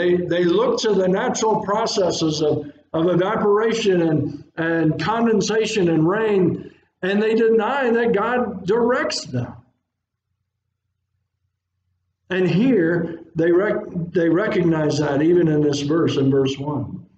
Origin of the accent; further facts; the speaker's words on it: Georgia, United States; And I come from Georgia, and in Georgia, from time to time, we have droughts